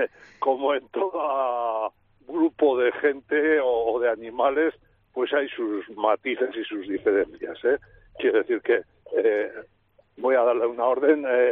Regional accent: Bilbao, Basque Country, Spain; nosotros también somos urbanitas, quiero decir que nosotros aquí aparecimos, somos de Bilbo, y aquí aparecimos hace como 17 años.

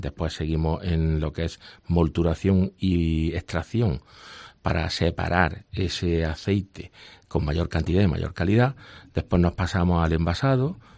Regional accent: Úbeda, Andalusia, Spain; aproximadamente hace unos 10 años, que fue cuando nos trasladamos a Úbeda, porque yo soy de Úbeda

